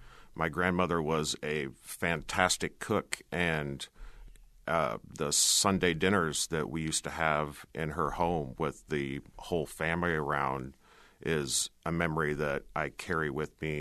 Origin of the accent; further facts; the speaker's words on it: Marshalltown, Iowa, United States; Yes, I am. I grew up in Marshalltown.